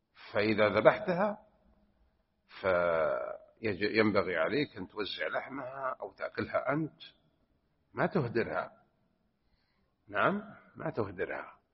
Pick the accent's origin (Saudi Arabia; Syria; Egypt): Saudi Arabia; Jeddah, Makkah Province; لكن ما موجودة بحجاز عندنا في جدة الحمد لله